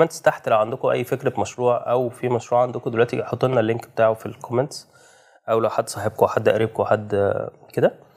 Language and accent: Arabic; Egypt; احنا مصريين